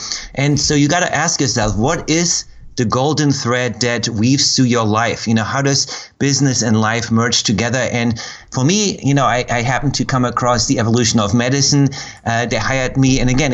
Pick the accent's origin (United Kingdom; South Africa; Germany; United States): Germany; English is a second language; from growing up in Germany